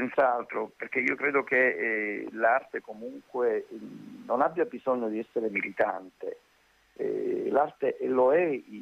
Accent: Palermo, Sicily, Italy; io sono un siciliano di Palermo, ho iniziato lì a fare musica

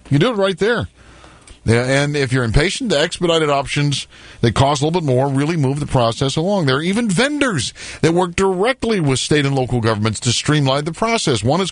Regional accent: Denver, Colorado, United States; born there; I was born in Denver, Colorado.

